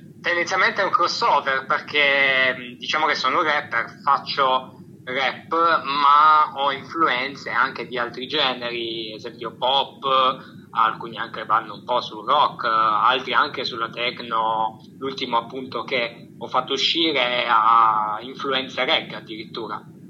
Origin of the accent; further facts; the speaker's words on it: Turin, Piedmont, Italy; Io sono di Torino.